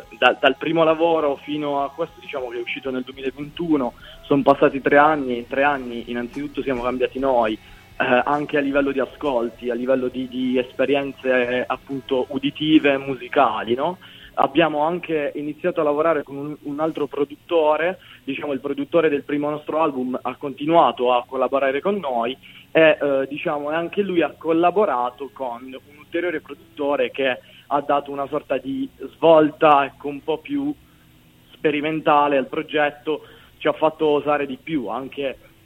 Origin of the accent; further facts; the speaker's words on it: Capurso, Apulia, Italy; in particolare siamo di Capurso, che è un piccolo paese, diciamo, a 10 km da Bari.